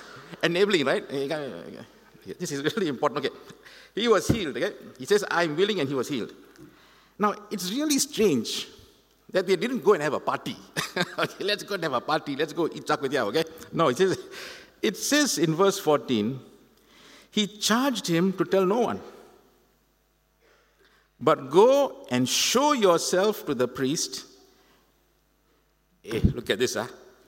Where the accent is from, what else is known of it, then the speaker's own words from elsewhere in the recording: Singapore; And I shared with him that I was a missionary from Singapore.